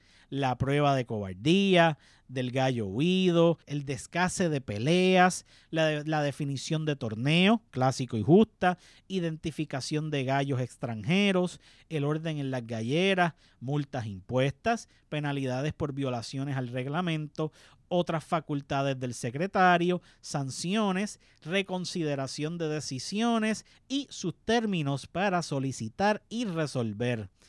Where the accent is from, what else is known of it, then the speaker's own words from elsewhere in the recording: Puerto Rico; El deporte de caballeros nos conecta con nuestro pasado y con nuestra formación como puertorriqueños.